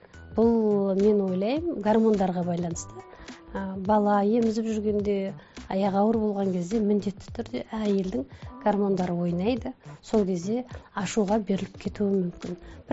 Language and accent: Kazakh; Akshukyr, Mangystau Region, Kazakhstan; born there; Маңғыстау, Ақшұқыр деген ауыл.